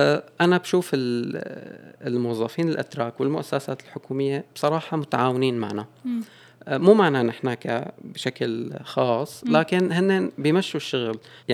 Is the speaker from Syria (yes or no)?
yes; Syria; now in Turkey; أو كسوريين بلاقي شوي اختلاف بالنسبة لأنظمة السير